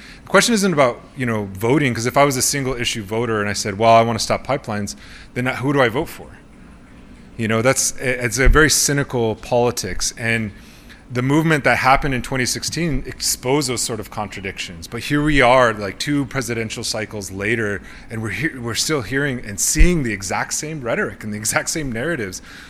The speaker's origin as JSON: {"language": "English", "town": "Chamberlain", "region": "South Dakota", "country": "United States", "tie": "born or raised there", "said": "I grew up in Chamberlain, South Dakota."}